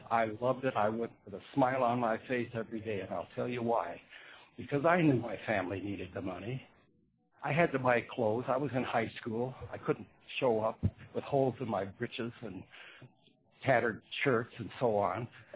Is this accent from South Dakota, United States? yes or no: yes; South Dakota, United States; When I grew up in South Dakota, my dad was a minister after the Depression. We lived below the poverty level and didn't know it.